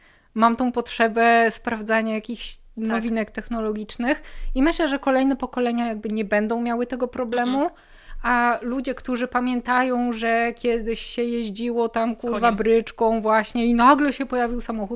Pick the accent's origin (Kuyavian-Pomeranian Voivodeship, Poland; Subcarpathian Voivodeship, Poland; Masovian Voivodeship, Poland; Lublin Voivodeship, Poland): Masovian Voivodeship, Poland; Warsaw; born there; Gdzie ja się urodziłam w Warszawie